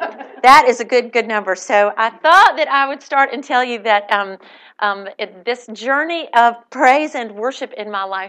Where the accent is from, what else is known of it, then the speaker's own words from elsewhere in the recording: Birmingham, United States; I grew up here in Birmingham, and I'm thrilled that my darling mother is here.